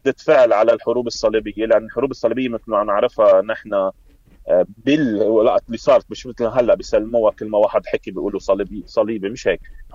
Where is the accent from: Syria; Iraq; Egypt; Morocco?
Syria; انه انا كوني سوري على التعبير بحبش احكي بهالموضوع